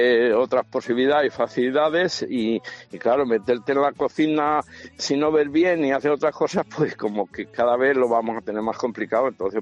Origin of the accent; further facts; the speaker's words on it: Ávila, Castile and León, Spain; yo soy de Ávila y bueno, pues nací, claro, en el siglo pasado, en los 73